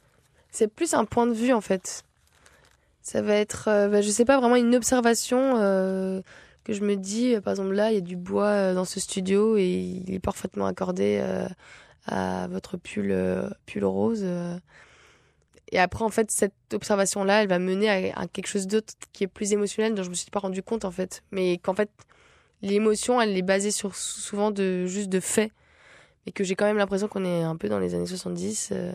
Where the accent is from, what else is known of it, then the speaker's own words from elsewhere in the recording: Luxembourg; Ouais, j'ai grandi au Luxembourg.